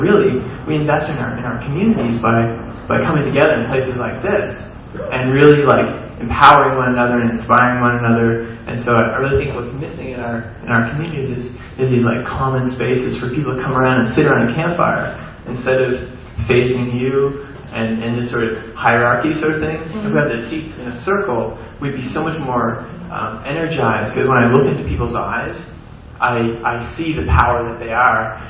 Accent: Saint John, New Brunswick, Canada; I'm a Canadian citizen. I'm from St. John, New Brunswick, on the east coast of Canada.

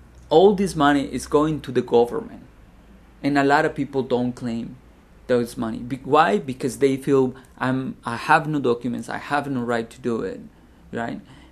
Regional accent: Mexico; And for instance, I'm from Mexico.

